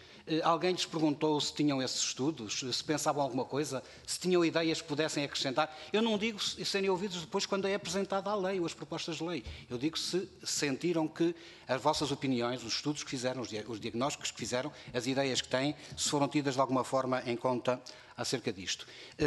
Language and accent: Portuguese; Vila Real, Portugal; Eu sou oriundo do interior do distrito de Vila Real, do interior norte, a caminho do Nordeste.